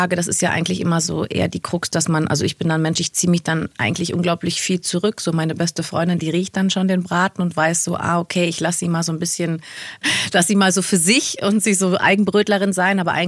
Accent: Rhineland, Germany; Also ich bin ein Kind des Rheinlands. Ich bin in der Nähe des Karnevals groß geworden und zelebriere das auch immer noch feierlich in jedem Jahr.

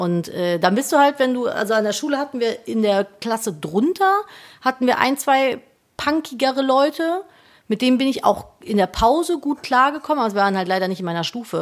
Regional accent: Cologne, North Rhine-Westphalia, Germany; Ja, also ne, ich bin ja in Köln groß geworden.

